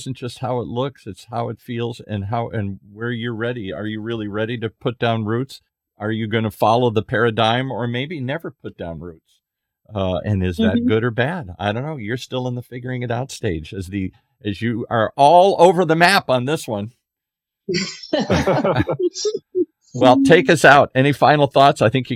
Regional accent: Midwest, United States; So I grew up in the Midwest, couldn't wait to hell to get away from it.

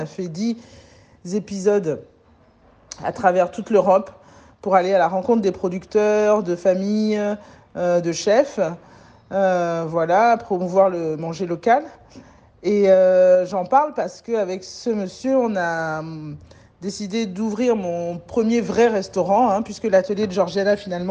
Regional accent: Benin; un livre sur les recettes de mon enfance au Bénin.

